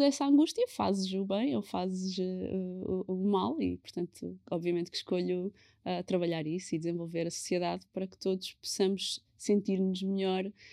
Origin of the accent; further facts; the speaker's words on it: Portugal; o meu instinto era rejeitar a minha identidade afrodescendente, porque cresci em Portugal